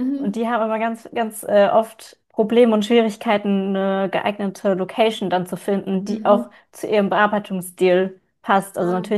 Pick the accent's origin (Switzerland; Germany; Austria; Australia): Germany; Mannheim, Baden-Württemberg; Aus Mannheim.